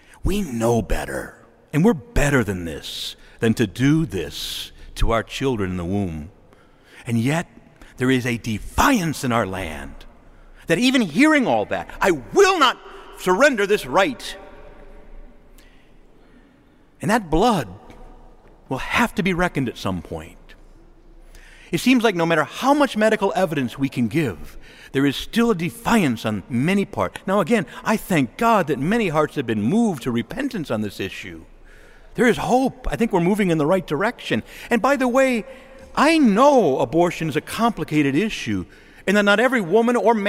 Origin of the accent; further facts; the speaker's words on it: United States; I speak to you, first of all, as a Christian and a Catholic, but I also speak to you as an American. And I love our country.